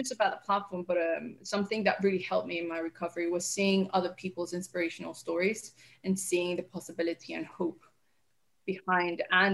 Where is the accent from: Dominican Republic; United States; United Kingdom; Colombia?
Colombia; I'm originally from Colombia, so my name is a Spanish name.